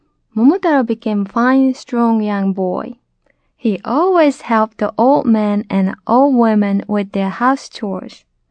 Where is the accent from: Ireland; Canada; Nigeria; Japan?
Japan; English is a second language; moved away as an adult; now in Washington, United States; I am from Japan. I came to United States 3 years ago. Now I live with my husband and two cats in Washington, D.C.